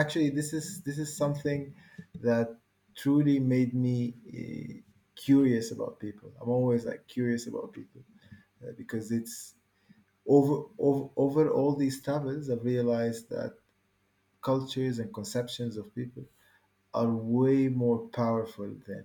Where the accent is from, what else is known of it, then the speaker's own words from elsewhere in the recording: Dubai, United Arab Emirates; also born or lived in Sudan; I grew up in Dubai. So originally, I'm from a country called Sudan, in yeah. Africa, and I grew up in Dubai. My father had a small business in Dubai, so I lived there for majority of my life